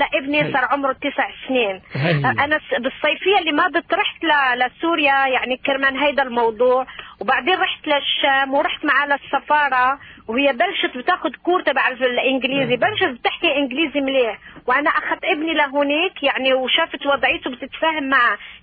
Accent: Morocco; ما انا من المغرب بحكي منيح سوري

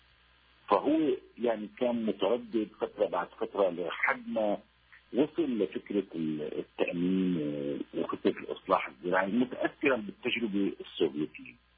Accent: Syria; كوني سوري هذا شيء بدعوني للفخر، وكوني خلقت بهالبلد

